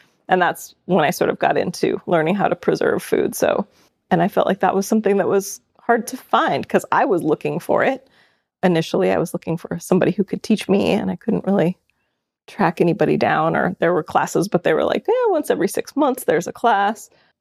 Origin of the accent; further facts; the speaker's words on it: Montana, United States; moved away as an adult; I grew up in Montana. I've been here since then.